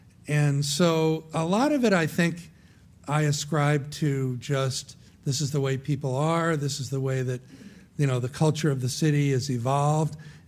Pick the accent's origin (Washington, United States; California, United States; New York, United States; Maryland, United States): Maryland, United States; even back in 1965, when I was growing up in Baltimore County, if a realtor showed a home to a black family, it had to be reported to the police.